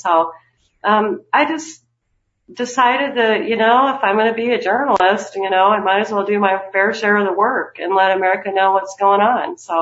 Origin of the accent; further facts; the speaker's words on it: Midwest, United States; No, I'm not. I'm from the Midwest, and I am not from the Boston area.